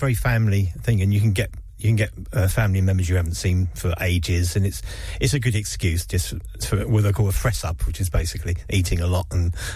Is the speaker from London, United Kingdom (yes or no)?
yes; London, United Kingdom; I was brought up in London. In terms of being secular, it's very much the traditional side. So my family would have been very traditionally Jewish in terms of cultural things.